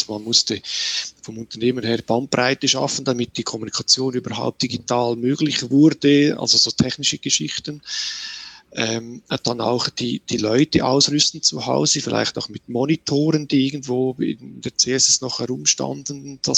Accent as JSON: {"language": "German", "country": "Switzerland", "said": "Bei uns in der Schweiz nehmen wir das ein bisschen lockerer."}